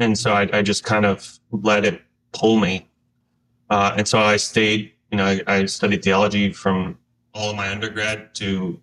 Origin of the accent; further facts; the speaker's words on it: the South, United States; So I grew up in the South. I grew up in a family that was Middle Eastern, so half being Lebanese, the other half Palestinian.